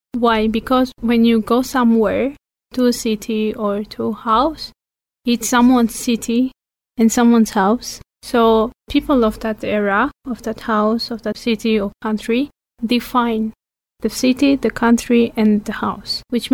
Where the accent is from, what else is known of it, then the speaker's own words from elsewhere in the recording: France; English is a second language; also born or lived in Armenia; I'm 22. I came from France. I was born in Armenia, but I left Armenia.